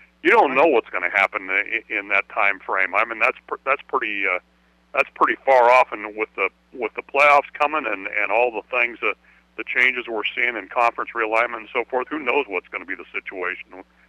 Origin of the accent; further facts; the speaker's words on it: Nebraska, United States; I grew up with that Nebraska, Oklahoma series, and that kind of defines college football for me.